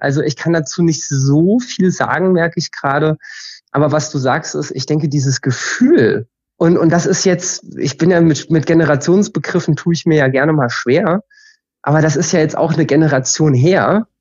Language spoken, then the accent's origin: German; Hesse, Germany; ich bin halt in Hessen aufgewachsen.